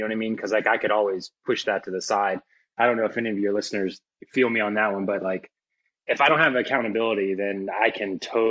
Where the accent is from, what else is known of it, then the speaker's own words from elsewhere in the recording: Virginia Beach, Virginia, United States; now in Nashville, United States; I'm from Virginia Beach originally. So, like, I'm definitely, like, the coastal culture is kind of, like, you know, salt water kind of runs through my veins and all that.